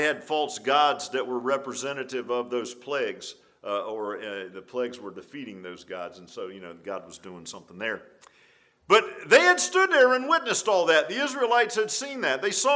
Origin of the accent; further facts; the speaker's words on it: East Coast, United States; I grew up on the East Coast, and we'd go to Williamsburg and Jamestown, and all that was close by.